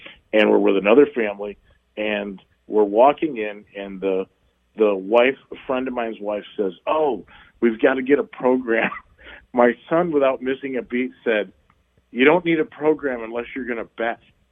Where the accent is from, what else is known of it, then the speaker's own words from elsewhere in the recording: Michigan, United States; Like in my family, even growing up in Michigan, there was horse racing at the Detroit Fairgrounds.